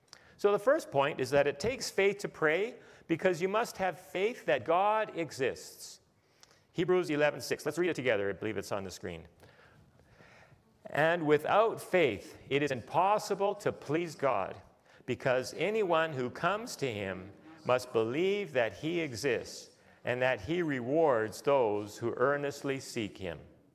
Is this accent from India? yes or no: no; Alberta, Canada; I'm an Albertan, but I don't have direct access to our premier. I'm a Canadian